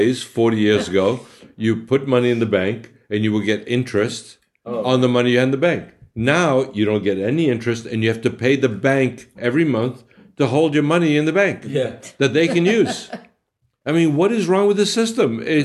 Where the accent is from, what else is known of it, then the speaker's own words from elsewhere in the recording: Boston, Massachusetts, United States; when I was a kid growing up in Boston, right, in Dorchester in Boston